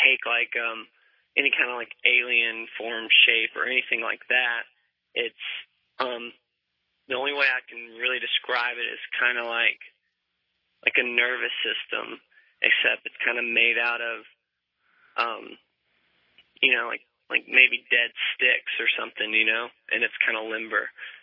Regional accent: Arkansas, United States; I'm from Arkansas

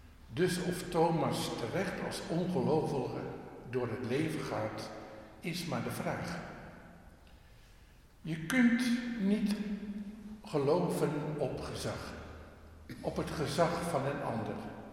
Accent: Aalsmeer, North Holland, Netherlands; Zoals bij ons in Aalsmeer, waar heel veel families dezelfde achternaam hebben.

